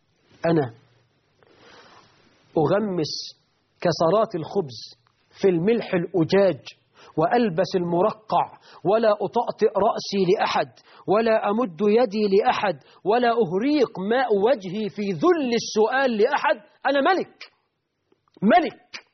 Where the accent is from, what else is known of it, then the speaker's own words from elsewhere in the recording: Egypt; عندنا في مصر مثل شيطاني يقول لك السلف تلف والرد خسارة